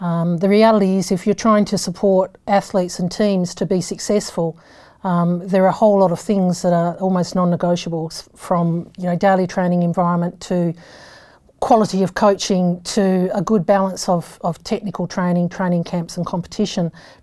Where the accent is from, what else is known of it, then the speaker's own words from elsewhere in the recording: Australia; now in Ireland; as an Aussie in Ireland.